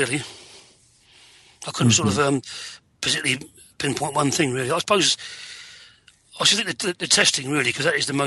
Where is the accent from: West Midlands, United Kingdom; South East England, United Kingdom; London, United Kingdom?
South East England, United Kingdom; Southampton; I'm from Southampton and I'm doing the electrical course.